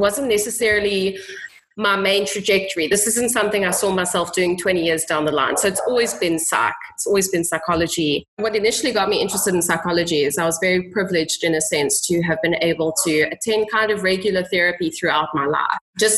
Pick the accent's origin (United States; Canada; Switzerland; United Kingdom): United Kingdom; East London, London; And I couldn't live in my hometown, which was in East London, because then flying backwards and forwards, it would just not be logistical.